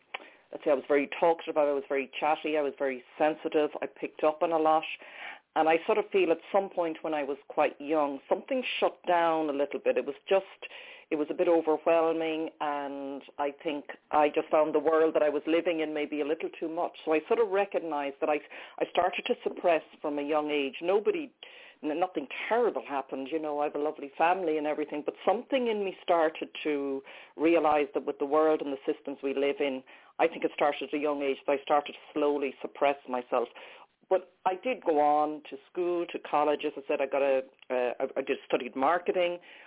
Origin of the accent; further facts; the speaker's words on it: west of Ireland, Ireland; I really am, because as you said, I'm Irish. I grew up in the west coast of Ireland in a small city.